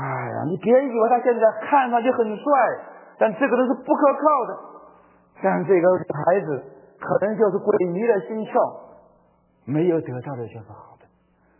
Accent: Hubei, China; 我是湖北人，在湖北在有很多很多的各种学校，大学很多的啊，但是我报志愿的时候一个湖北都没报啊

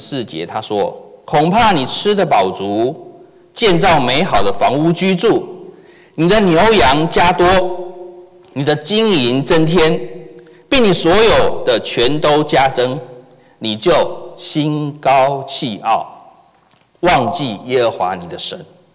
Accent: Taiwan; 各位知道我来自台湾，我在台湾的时候

